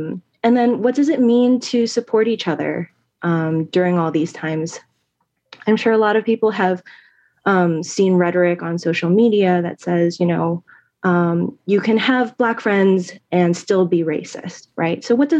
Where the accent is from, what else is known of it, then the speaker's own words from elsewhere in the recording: Ohio, United States; growing up as an Asian American born and raised in Ohio of trying to fit in, to prove my Americanness, perpetual foreigner